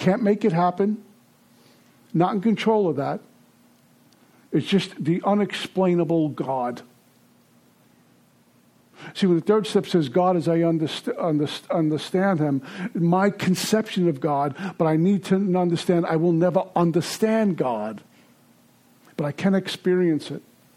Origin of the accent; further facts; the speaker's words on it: Brooklyn, New York, United States; I'm from Brooklyn. I doubt everybody.